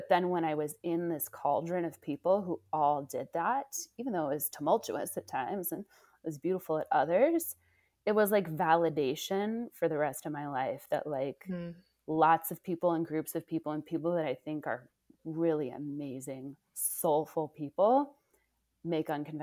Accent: Oakland, California, United States; also born or lived in Indiana / New York City

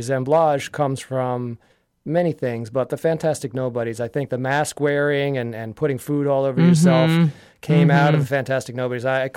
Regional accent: Yardley, Pennsylvania, United States; I grew up in Yardley, Pennsylvania, which is one town over from the band … that I mentioned before.

